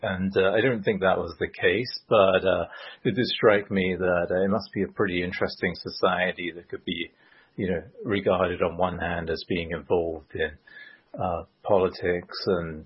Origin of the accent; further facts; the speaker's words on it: England, United Kingdom; you know, I grew up in England